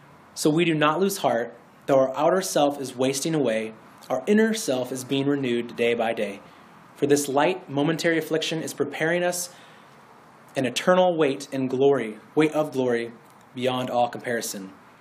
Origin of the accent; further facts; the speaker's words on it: Washington, Illinois, United States; my hometown of Washington, Illinois, was hit by a tornado.